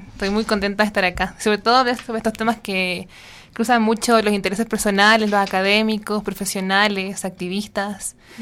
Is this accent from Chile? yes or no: yes; south, Chile; yo provengo del sur de Chile. Ahí hay un vínculo súper fuerte con el territorio mapuche, principalmente con el pueblo mapuche. Son parte de mis raíces.